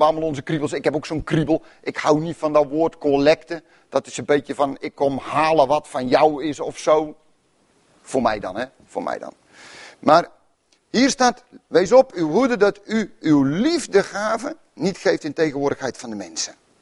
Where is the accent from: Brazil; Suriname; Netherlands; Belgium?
Netherlands; In Nederland is geld, denk ik dan, hè, maar wij zijn Nederlanders, echt moeilijk ding.